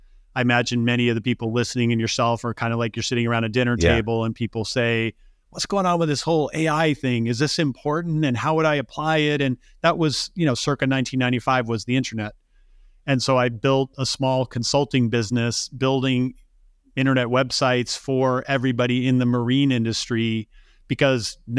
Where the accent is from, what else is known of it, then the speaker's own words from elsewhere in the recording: Illinois, United States; I grew up outside Chicago, living on Lake Michigan, and I grew up as a sailboat racer.